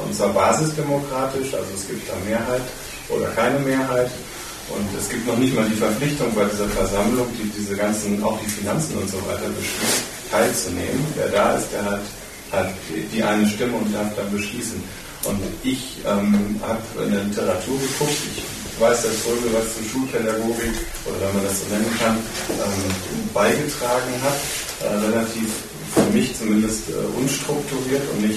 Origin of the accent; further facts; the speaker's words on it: Bavaria, Germany; Bayern. Wir sind aus Bayern, wir zwei.